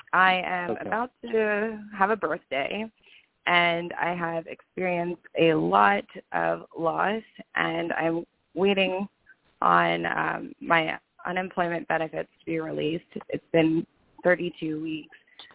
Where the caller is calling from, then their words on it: Rhode Island, United States; I'm calling from Rhode Island.